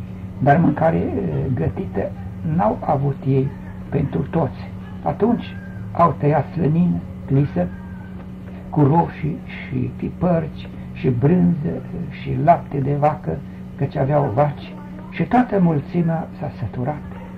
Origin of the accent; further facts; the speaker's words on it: Timișoara, Timiș County, Romania; când au aflat că sunt de la Timișoara